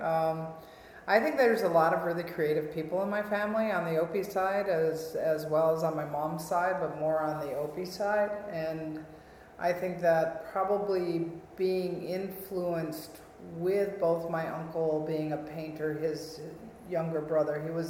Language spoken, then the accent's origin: English; Sandusky, Ohio, United States; born there; I was born in Sandusky, Ohio, which is northern Ohio, and I was born in the year of 1961, the same as our current president.